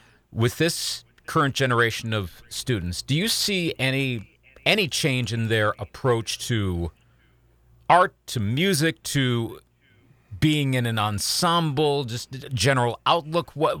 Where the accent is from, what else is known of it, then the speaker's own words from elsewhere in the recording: Eau Claire, Wisconsin, United States; came to a performance in my hometown here in Eau Claire.